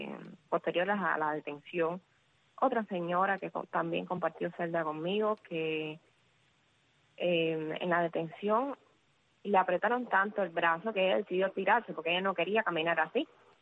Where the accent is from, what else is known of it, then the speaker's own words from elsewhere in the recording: Havana, Cuba; now in Camagüey, Cuba; Me dice que me vaya a La Habana, porque yo soy natural de La Habana